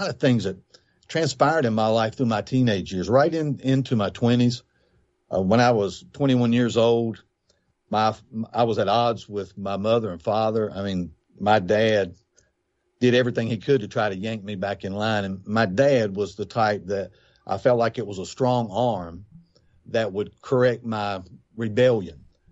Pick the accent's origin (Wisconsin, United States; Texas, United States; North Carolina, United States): North Carolina, United States; I grew up in Eastern North Carolina, wonderful family. My mother was a strong believer.